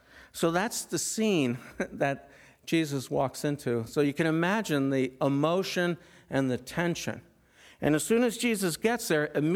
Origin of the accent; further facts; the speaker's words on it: Wellesley, Massachusetts, United States; When I grew up in Wellesley, and Wellesley was kind of an affluent little town, as you know.